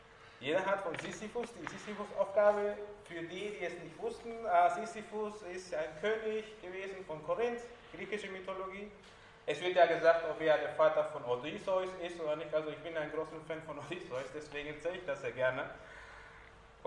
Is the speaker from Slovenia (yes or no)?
no; Peru; Ich bin aus Peru, in Peru geboren.